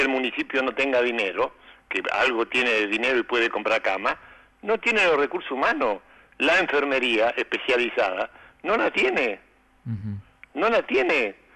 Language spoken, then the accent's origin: Spanish; Argentina; eso te demuestra cómo somos los argentinos.